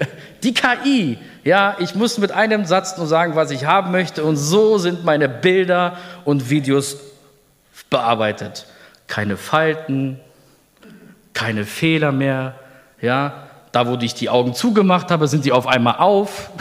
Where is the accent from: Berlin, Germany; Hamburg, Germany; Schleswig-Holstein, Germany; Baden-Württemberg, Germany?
Berlin, Germany; Denn ich bin in Berlin-Neukölln aufgewachsen, das habe ich vorhin erwähnt, unter, sagen wir mal, recht herausfordernden Begebenheiten.